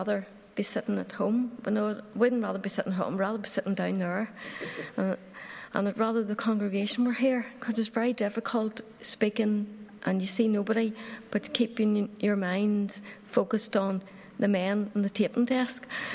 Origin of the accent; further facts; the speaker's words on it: Upper Ballinderry, Northern Ireland, United Kingdom; But I was brought up in Ballinderry, Upper Ballinderry, which is not far from Glenavy or Ockley, if you know where that is.